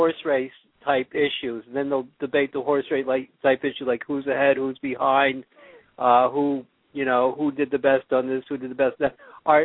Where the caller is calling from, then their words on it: Bethlehem, Pennsylvania, United States; from Bethlehem, Pennsylvania.